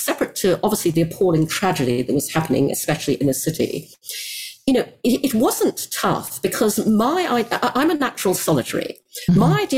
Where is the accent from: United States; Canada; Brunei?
Brunei; I'm half English, half Chinese. My mother's Chinese. I grew up in Asia, in Brunei.